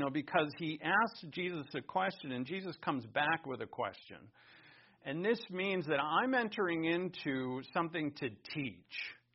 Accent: East Coast, United States; And I was like, hey, I met this family, and I'm like, I'm from the East Coast. I know a bunch of Italians.

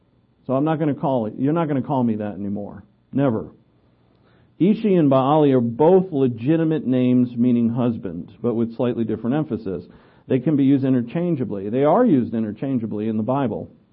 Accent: Newport, Rhode Island, United States; In my home state of Newport, Rhode Island, is one of the first synagogues of the Jews in America.

